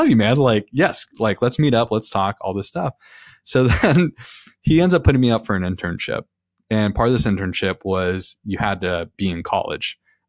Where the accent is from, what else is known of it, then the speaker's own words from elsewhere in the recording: West Covina, California, United States; also born or lived in Michigan; And, you know, I'm from West Covina, which is 30, 45 minutes from.